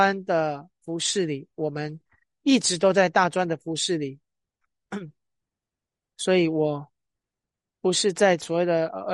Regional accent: Hong Kong; also born or lived in Nanjing; now in United States; 就是在我来到这个在美国之前，我是在南京出生，然后在香港长大

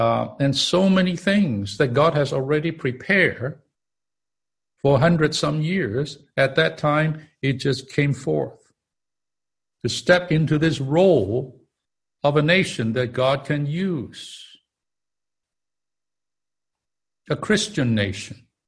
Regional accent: Hong Kong; I came from Hong Kong. It was one of them. This little island.

